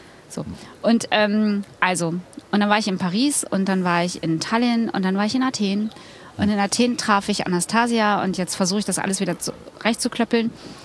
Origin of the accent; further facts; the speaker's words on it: North Rhine-Westphalia, Germany; Sprechen wir über als Westfälin?